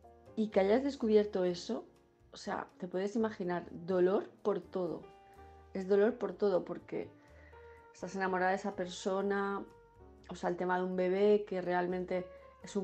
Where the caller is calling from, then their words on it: Palma de Mallorca, Balearic Islands, Spain; de Palma de Mallorca